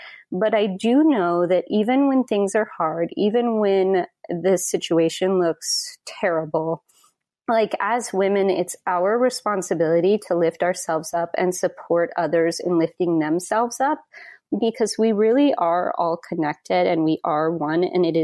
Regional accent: Wyoming, United States; I'm from Wyoming originally.

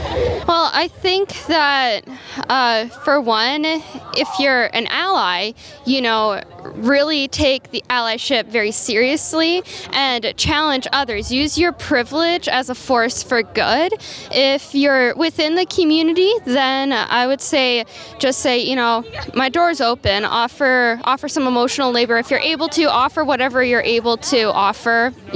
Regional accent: West St. Paul, Minnesota, United States; I'm originally from West St. Paul.

